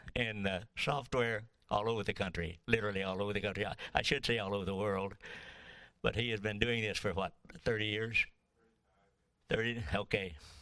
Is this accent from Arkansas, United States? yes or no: yes; Arkansas, United States; born there; you can probably hear my accent. I was born in Arkansas. Proud of it.